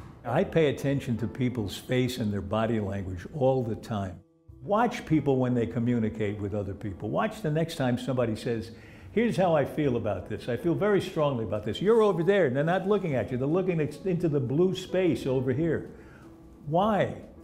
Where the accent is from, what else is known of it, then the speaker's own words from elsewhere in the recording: New York, United States; born there; I was born in New York.